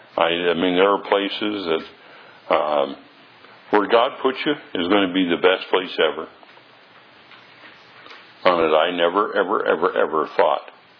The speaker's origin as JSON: {"language": "English", "region": "California", "country": "United States", "said": "if you ask me where I'm from, I'll say I'm from California."}